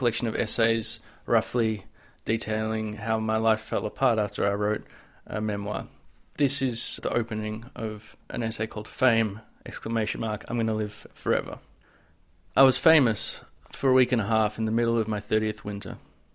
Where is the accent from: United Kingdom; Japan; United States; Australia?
Australia; Melbourne, Victoria; it's basically about an Australian family living in Melbourne, Australia, my hometown, whose grandparents came over around the time of the Prague Spring.